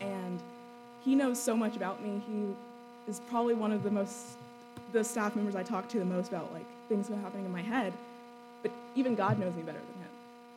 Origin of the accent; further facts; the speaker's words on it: Las Vegas, Nevada, United States; So as Dr. Pack said … I'm from Las Vegas.